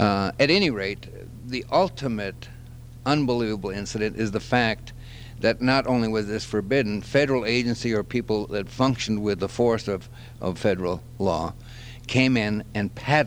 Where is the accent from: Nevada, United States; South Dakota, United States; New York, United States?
South Dakota, United States; Eureka; English is a second language; Then going through school, and you're right, I was born and raised in Eureka, South Dakota.